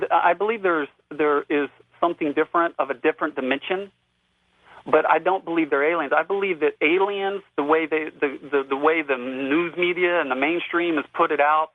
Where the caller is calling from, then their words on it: Wichita, Kansas, United States; I'm calling from Wichita, Kansas.